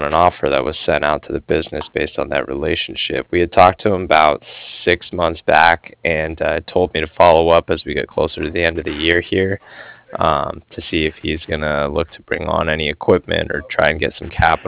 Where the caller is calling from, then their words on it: Cardiff, Wales, United Kingdom; I was calling from Cardiff